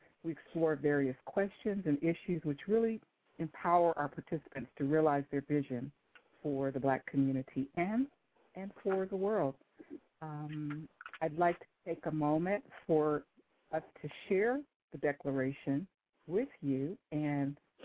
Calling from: Cherry Hill, New Jersey, United States; I'm joining you from Cherry Hill, New Jersey

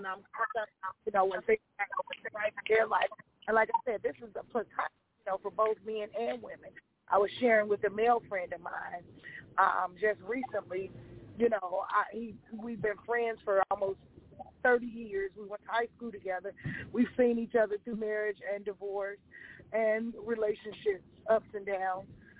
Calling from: Chicago, Illinois, United States; This is your girl … I'm checking in from Chicago.

